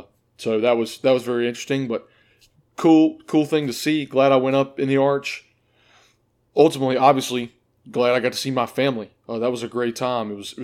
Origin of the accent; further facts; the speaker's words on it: Kings Mountain, North Carolina, United States; I am from Kings Mountain, North Carolina.